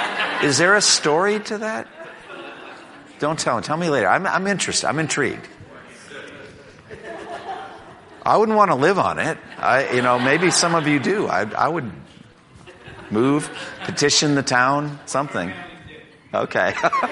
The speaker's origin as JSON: {"language": "English", "region": "Massachusetts", "country": "United States", "said": "I'm from Massachusetts originally, from New England"}